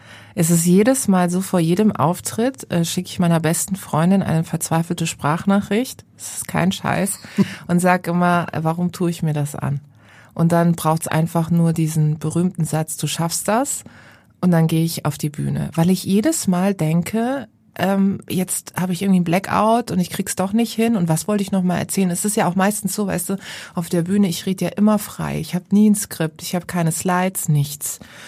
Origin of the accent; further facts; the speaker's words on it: Karlsruhe, Baden-Württemberg, Germany; Im wunderschönen Karlsruhe, in meiner Heimatstadt.